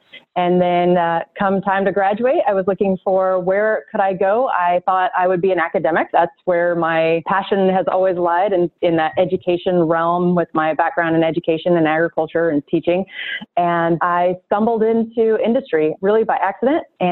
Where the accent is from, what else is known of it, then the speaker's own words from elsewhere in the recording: California, United States; So I'm originally from California.